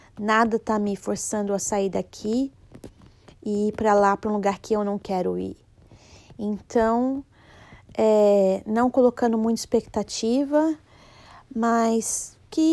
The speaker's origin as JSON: {"language": "Portuguese", "country": "Brazil", "said": "eu tô buscando as coisas que eu tenho no meu país de origem e acabo vivendo aqui, mas com a cabeça lá, às vezes. Então, agora estamos aí tô na espera, já mandei as minhas coisas pro Brasil"}